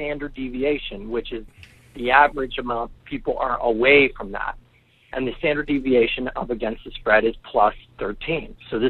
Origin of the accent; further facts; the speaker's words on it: Pennsylvania, United States; I grew up in a small town that borders Pittsburgh, Pennsylvania, so I'm a Steeler fan.